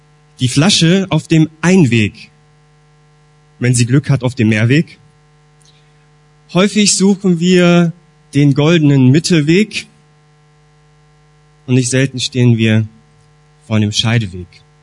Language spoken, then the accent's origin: German; Swisttal, North Rhine-Westphalia, Germany; ich bin in Swisttal-Heimatsheim aufgewachsen, also hier in der Gegend, bin in Euskirchen zur Schule gegangen